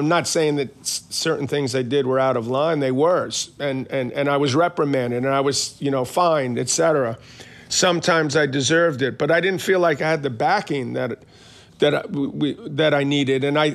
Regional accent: Queens, New York, United States; born or raised there

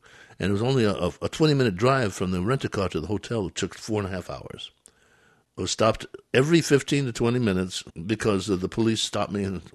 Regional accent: Brooklyn, New York, United States; I come from Brooklyn, a cultural melting pot, right after the Depression.

